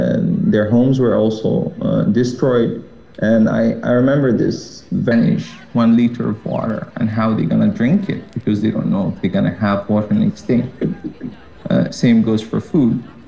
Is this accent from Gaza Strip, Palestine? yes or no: yes; Gaza, Gaza Strip, Palestine; I was born and raised in Gaza.